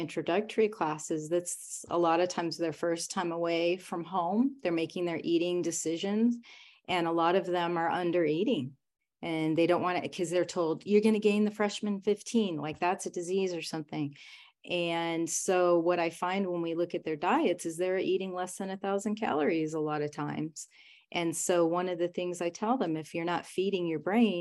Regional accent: New Mexico, United States; I grew up in New Mexico.

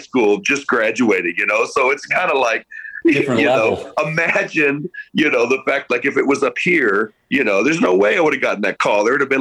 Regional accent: Corpus Christi, Texas, United States; now in North Texas, United States; Oh, I don't know. Corpus Christi.

